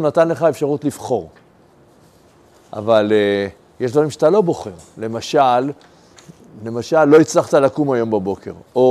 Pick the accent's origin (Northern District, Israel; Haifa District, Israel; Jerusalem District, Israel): Jerusalem District, Israel; Jerusalem; אני גדלתי בשכונה מאוד מאוד ענייה בירושלים